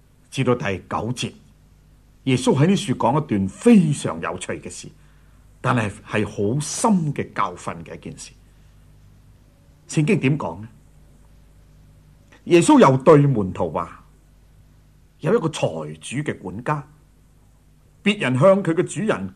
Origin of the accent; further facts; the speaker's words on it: Guangdong, China; 我哋广东人话佢大卖大包